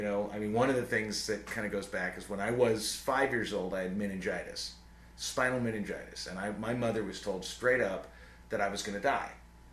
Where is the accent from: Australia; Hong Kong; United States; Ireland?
Ireland; I'm a great bullshitter. I'm Irish.